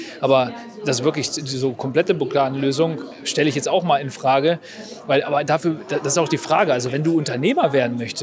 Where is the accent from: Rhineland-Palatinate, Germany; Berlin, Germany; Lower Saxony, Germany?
Lower Saxony, Germany; Hannover; ich komme eigentlich aus Hannover hier mit dem Team